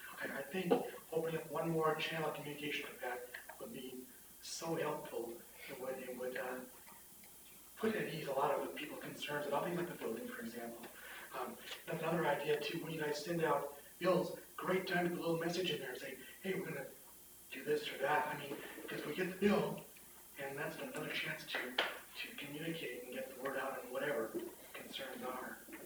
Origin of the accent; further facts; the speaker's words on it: Cape George, Washington, United States; from Cape George.